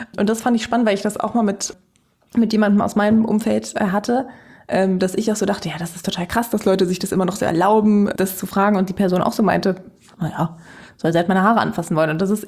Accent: Germany; first language German; Ich spreche nur akzentfrei Deutsch, weil das ist meine erste, schon meine Muttersprache letztlich.

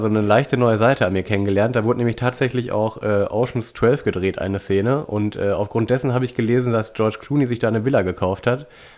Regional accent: Thuringia, Germany; born there; ich bin ja tatsächlich in Thüringen geboren auch.

